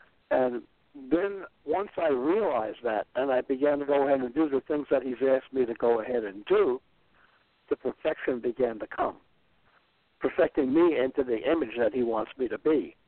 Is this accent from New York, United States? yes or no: yes; New York City, New York, United States; being a growing up in the Bronx and the gangs and going over to Vietnam and being in a war zone and then being a police officer in New York